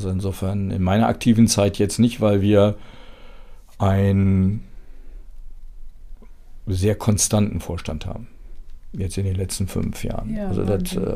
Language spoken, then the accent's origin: German; North Rhine-Westphalia, Germany; Also ich komme aus dem Kölner Raum.